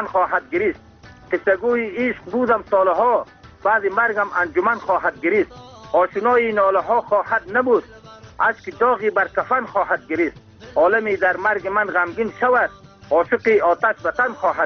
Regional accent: Afghanistan; ما از افغانستان هستیم

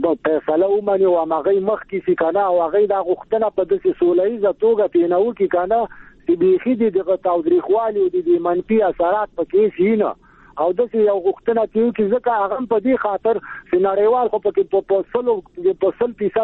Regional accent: Afghanistan; زه یو افغان یم

